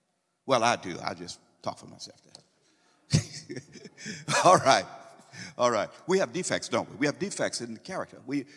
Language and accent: English; St. Louis, Missouri, United States; And then in my hometown in St. Louis, over across the river in St. Louis, Missouri, in front of the department stores, there would be people passing out free cigarettes